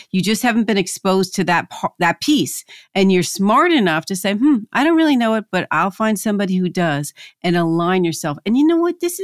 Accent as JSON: {"language": "English", "region": "New Jersey", "country": "United States", "said": "So no, I'm from Jersey. I'm not from California."}